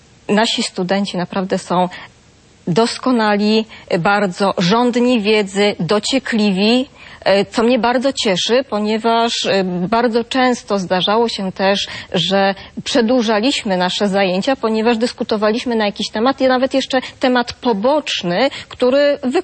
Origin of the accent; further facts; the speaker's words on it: Bydgoszcz, Kuyavian-Pomeranian Voivodeship, Poland; Tak, ja jestem z Bydgoszczy.